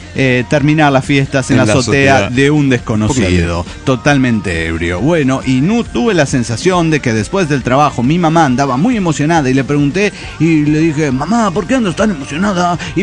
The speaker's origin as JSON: {"language": "Spanish", "town": "Valparaíso", "region": "Zacatecas", "country": "Mexico", "said": "Bien, Valparaíso, Zacatecas, aquí sí, representado."}